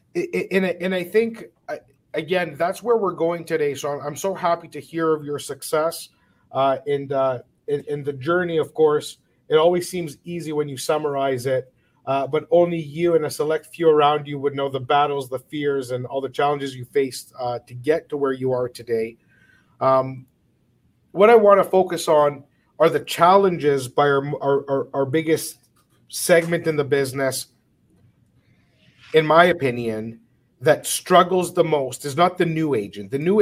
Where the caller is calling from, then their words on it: Toronto, Ontario, Canada; And I'm speaking from Toronto and you're in Vancouver.